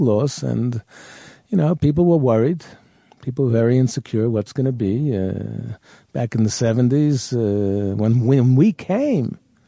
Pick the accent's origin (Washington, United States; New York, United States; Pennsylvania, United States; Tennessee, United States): New York, United States; moved away as an adult; including where I was brought up in New York